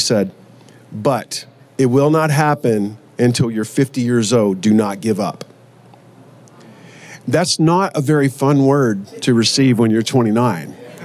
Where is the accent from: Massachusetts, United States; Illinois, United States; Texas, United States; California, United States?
Texas, United States; Joshua; And I said, well, I'm from Joshua, Texas.